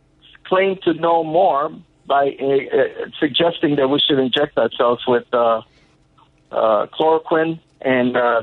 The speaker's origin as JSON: {"language": "English", "country": "Mexico", "also_born_or_lived": "Texas", "said": "I know, because I'm from Mexico, and I've lived in Texas."}